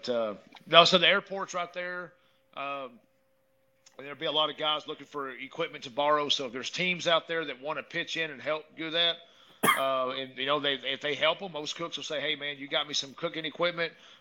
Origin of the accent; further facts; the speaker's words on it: Midland, Texas, United States; Whenever we did the cook-off here in Midland at my hometown